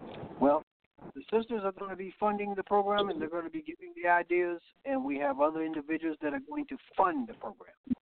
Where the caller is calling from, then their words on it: Louisville, Kentucky, United States; I'm calling from Louisville, Kentucky.